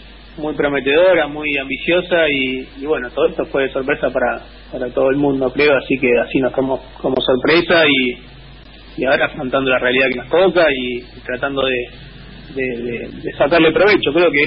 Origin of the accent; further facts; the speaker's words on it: Argentina; Yo soy argentino, sí.